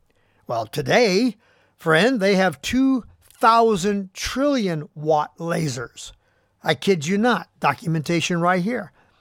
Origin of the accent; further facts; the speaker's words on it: California, United States; I'm Californian.